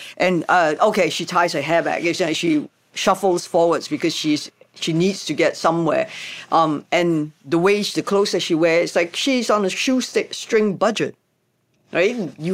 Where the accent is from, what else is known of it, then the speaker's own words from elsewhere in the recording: Hong Kong; we come from Hong Kong.